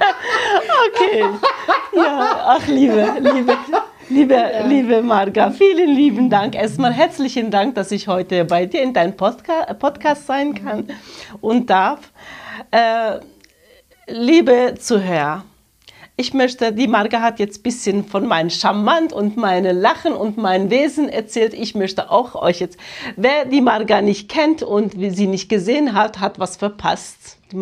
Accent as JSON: {"language": "German", "region": "Eastern Anatolia", "country": "Turkey", "lives_now": "Germany", "said": "Ja, ich bin Kurdin, ich komme aus Osttürkei, Marga."}